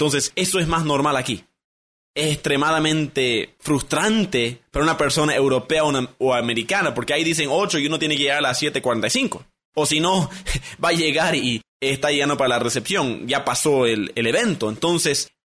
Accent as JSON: {"language": "Spanish", "country": "Bolivia", "said": "Porque yo conozco las bodas en mi país, en Bolivia, he ido a otras bodas en Sudamérica y también he ido a bodas en Estados Unidos."}